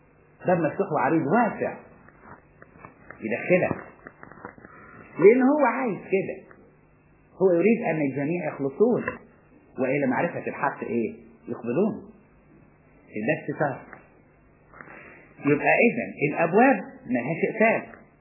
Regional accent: Upper Egypt, Egypt; انا كنت افتكرها زمان وانا صغير، حتى عندنا في الصعيد

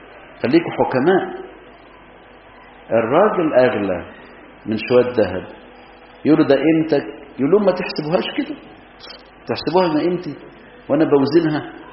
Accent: Egypt; عندنا في مصر

